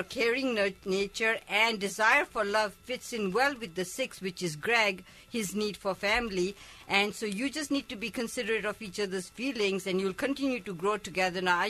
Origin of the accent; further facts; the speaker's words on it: United States; But I'm an American. That's where it's at.